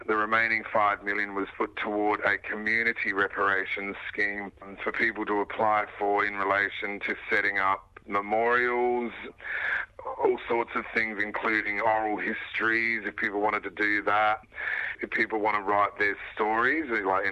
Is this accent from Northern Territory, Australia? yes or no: yes; Northern Territory, Australia; born there; In my particular case, I wasn't even born in South Australia. I was born in the Northern Territory